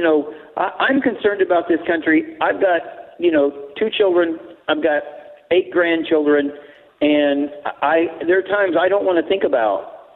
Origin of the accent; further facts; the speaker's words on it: Midwest, United States; I raised in the Midwest, and I'm an American all the way, you know, through and through.